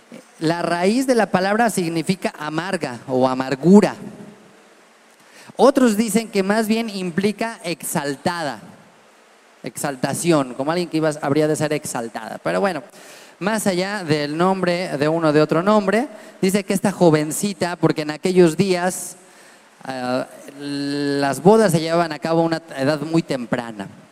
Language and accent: Spanish; Mexico City, Mexico; Como si dijéramos los que venimos de Chilangolandia